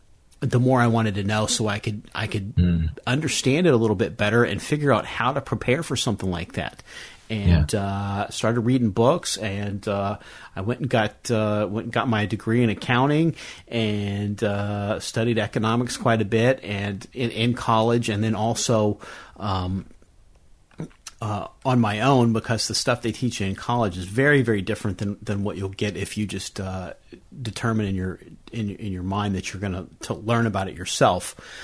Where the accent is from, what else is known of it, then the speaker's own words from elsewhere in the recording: Kentucky, United States; I grew up in Kentucky. Both of my grandparents had farms.